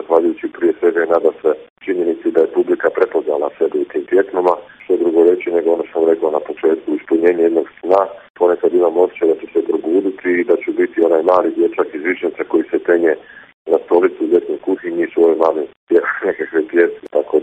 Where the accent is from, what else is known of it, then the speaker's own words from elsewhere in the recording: Slavonia, Croatia; Rođen sam u Slavoniji, ali geni su mi naravno geni jednog tipičnog Dalmatinca i Brđanina.